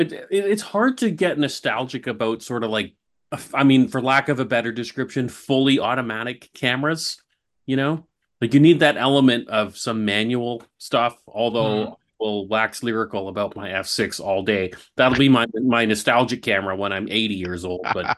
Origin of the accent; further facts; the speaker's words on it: Brampton, Ontario, Canada; I grew up in Brampton before Brampton was what we know of Brampton today.